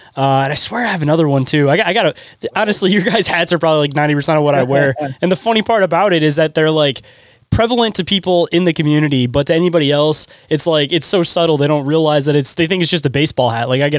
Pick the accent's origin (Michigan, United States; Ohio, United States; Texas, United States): Michigan, United States; Detroit; so I'm from the Detroit area, and there's the whole like Juggalo scene where they say whoop whoop.